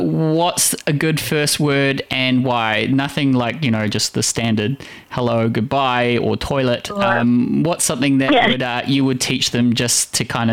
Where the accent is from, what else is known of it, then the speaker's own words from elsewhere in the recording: Makati, Metro Manila, Philippines; now in New Zealand; and I'm actually from Makati, Manila myself.